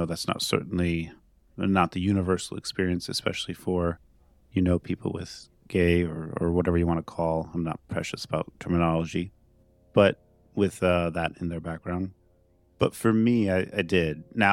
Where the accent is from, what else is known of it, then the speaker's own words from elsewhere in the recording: Minnesota, United States; Yeah, so I'm from the Midwest, from the Twin Cities area broadly.